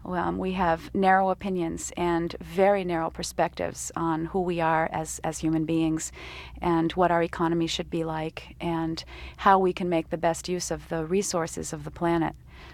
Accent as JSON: {"language": "English", "region": "New Hampshire", "country": "United States", "tie": "born or raised there", "said": "growing up in the White Mountains of New Hampshire, spending a lot of time out there, and in my childhood and, you know, teenage years and all."}